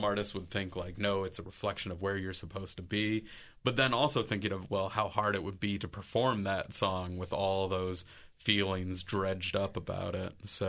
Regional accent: Ohio, United States; at least growing up in Ohio

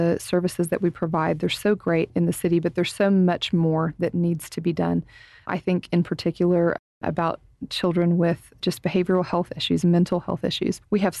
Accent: Plainview, Texas, United States; also born or lived in Dumas; I was born in Dumas. I was raised for a lot of my young life in Plainview, Texas.

